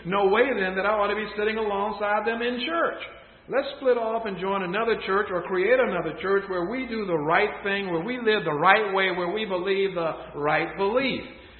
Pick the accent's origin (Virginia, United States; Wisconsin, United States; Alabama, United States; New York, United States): Virginia, United States; Smithfield; born there; By God's grace, I was born in Smithfield, Virginia, in the United States of America in the second half of the 20th century.